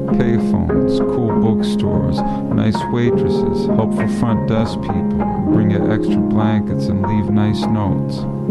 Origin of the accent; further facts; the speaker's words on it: Ohio, United States; I grew up in Ohio and we took yearly trips to Niagara Falls.